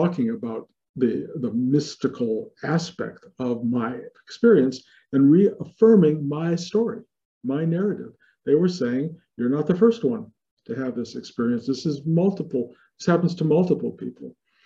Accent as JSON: {"language": "English", "town": "Detroit", "region": "Michigan", "country": "United States", "tie": "born or raised there", "said": "as a kid, as a growing up in Detroit, part of a family, went to an elementary school with a lot of friends."}